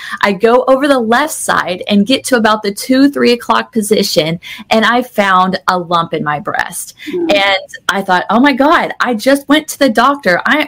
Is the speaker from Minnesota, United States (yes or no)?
no; Nashville, Tennessee, United States; Yeah, so I am from the Nashville area, grew up here, was raised by my dad.